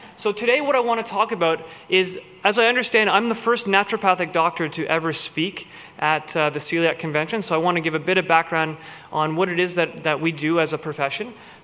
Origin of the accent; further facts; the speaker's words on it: Hamilton, Ontario, Canada; now in Kelowna, Canada; So that's where I'm from originally. Yep. I grew up in Hamilton, went to Wilfrid Laurier University in Waterloo, and found my way here to Kelowna.